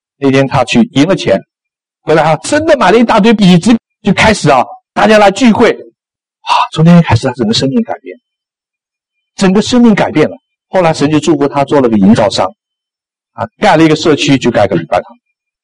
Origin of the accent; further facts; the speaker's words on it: China; 今天基本上说起来，我们中国人好，华人好，多半的人都是被这种东西控制。